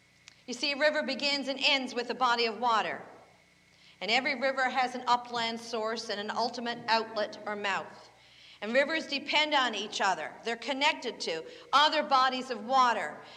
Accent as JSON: {"language": "English", "region": "Newfoundland and Labrador", "country": "Canada", "tie": "born or raised there", "said": "the only ponds I can think of are the ones I grew up fishing at in Newfoundland."}